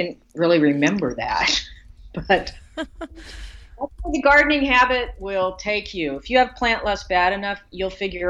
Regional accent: Denver, Colorado, United States; moved away as an adult; I grew up in the Denver metro area of Colorado and lived there all my life until I moved away from college.

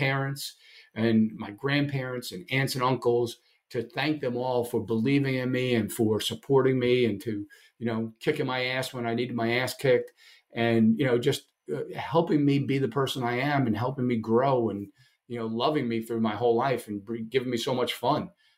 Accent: Brooklyn, New York, United States; So if you would laugh, I grew up in Brooklyn, and the house that we grew up in, so my parents, my three sisters, myself, and a dog, so six people and a dog, with one bedroom and one bathroom

